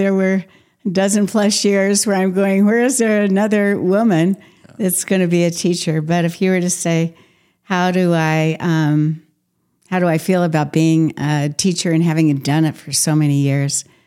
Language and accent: English; Long Beach, California, United States; I grew up in Long Beach, California. Had no idea I wanted to be a professor.